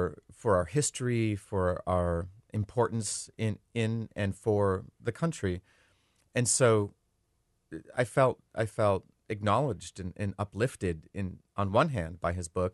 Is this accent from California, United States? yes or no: no; Leech Lake Reservation, Minnesota, United States; I mean, I'm Ojibwe. I grew up on the Leech Lake Reservation, you know, my tribe, where my family's from.